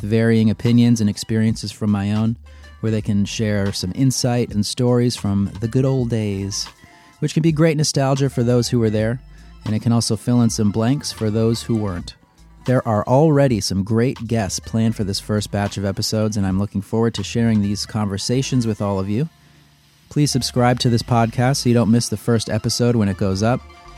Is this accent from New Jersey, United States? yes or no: no; New Hampshire, United States; I'm a tattooer from New Hampshire